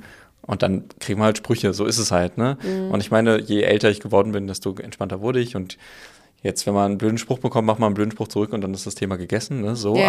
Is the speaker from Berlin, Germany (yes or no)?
yes; Berlin, Germany; Vor allem in Berlin, also wo ich aufgewachsen bin und wo ich studiert habe.